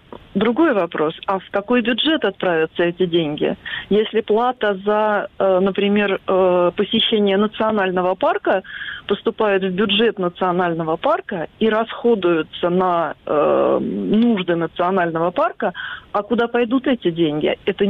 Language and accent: Russian; Kaliningrad, Kaliningrad Oblast, Russia; в Калининграде, откуда я родом